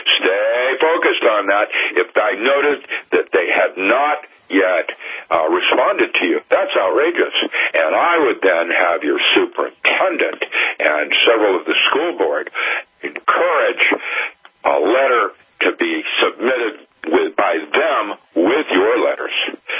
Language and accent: English; Seattle, Washington, United States; I grew up in Seattle. It was a large city, and really wasn't at the time I was a boy.